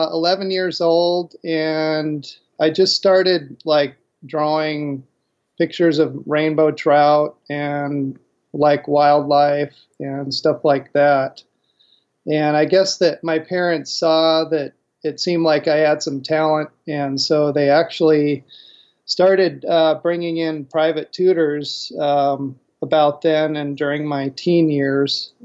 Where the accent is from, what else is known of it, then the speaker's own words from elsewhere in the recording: Pacific Northwest, United States; I'm from the Pacific Northwest. I was born and raised here and just had a love for the outdoors ever since I was young.